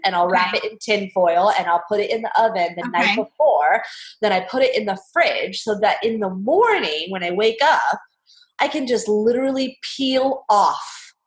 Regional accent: West Coast, United States; So as a kid growing up on the West Coast, we always had it with the marshmallows.

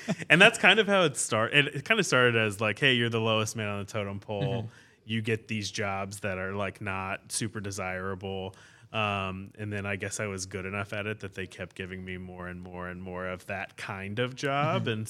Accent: San Antonio, Texas, United States; I'm from San Antonio area.

